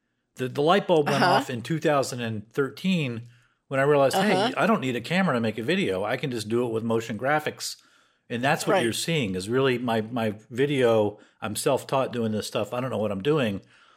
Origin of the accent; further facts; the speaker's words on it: Raleigh, North Carolina, United States; I grew up middle class in Raleigh, North Carolina.